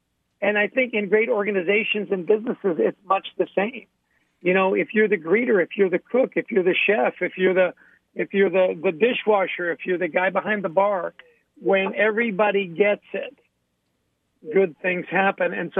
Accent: Canada; I grew up in Canada.

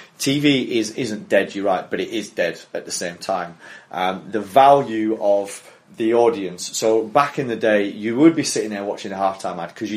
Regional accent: Yorkshire and the Humber, United Kingdom; I'm a Yorkshireman, so I grew up loving cricket.

